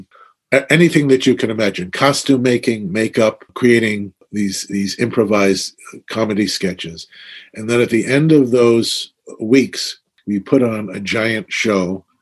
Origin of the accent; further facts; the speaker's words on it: Brooklyn, New York, United States; The way I got hooked on the circus is when I was a kid growing up in Brooklyn.